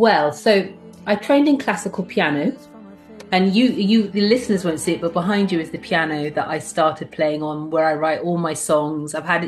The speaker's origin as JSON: {"language": "English", "region": "London", "country": "United Kingdom", "tie": "born there", "said": "I was born in London. My father was in exile for 30 years, where he met my mother, who's Jamaican. This is why my accent is like this."}